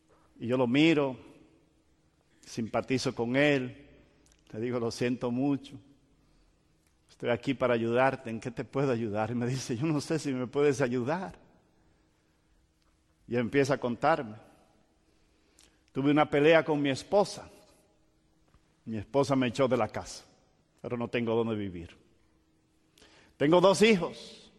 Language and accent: Spanish; Portland, Oregon, United States; Hay un puente allá en Portland, Oregon, de donde yo vengo